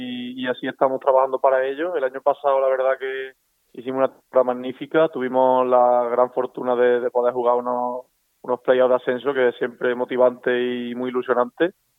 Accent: Córdoba, Andalusia, Spain; varios de los jugadores de nuestro equipo, de Écija, pues somos de Córdoba

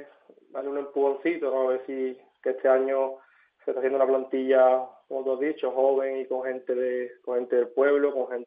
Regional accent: Osuna, Andalusia, Spain; Al final también pues toda mi familia siempre ha estado ligada aquí a los Osuna Bote Club y yo poder defender ahora al equipo de mi pueblo

